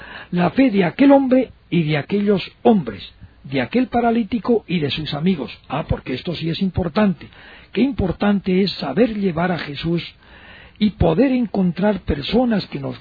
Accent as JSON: {"language": "Spanish", "town": "Burgos", "region": "Castile and León", "country": "Spain", "said": "una música que es de mi tierra, de mi provincia, de mi región de Castilla, de Burgos"}